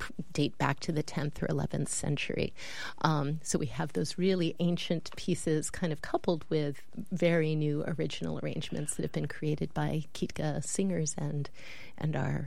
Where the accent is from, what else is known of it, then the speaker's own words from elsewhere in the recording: United States; our own sort of artistic sensibility as American artists who've sort of been exploring world music and contemporary music traditions now for almost three decades.